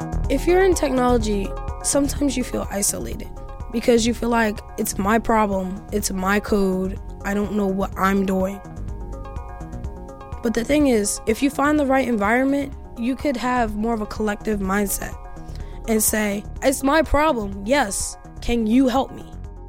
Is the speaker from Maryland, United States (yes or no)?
yes; Baltimore, Maryland, United States; I'm 16 years old, and I am from Baltimore, Maryland.